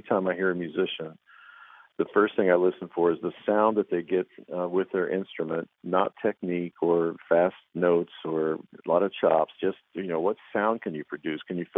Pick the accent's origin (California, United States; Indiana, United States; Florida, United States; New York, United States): Indiana, United States; Richmond; also born or lived in Bloomington; when I was growing up in Indiana, Richmond, Indiana, and went to school in Bloomington.